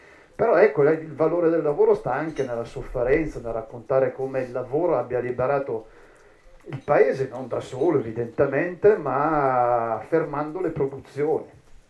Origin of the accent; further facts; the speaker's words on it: Arcore, Lombardy, Italy; io sono nato e cresciuto ad Arcore